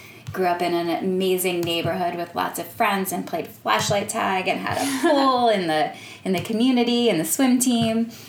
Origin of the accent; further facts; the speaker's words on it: Bowie, Maryland, United States; also born or lived in New York; now in Los Angeles, United States; So I grew up in a town called Bowie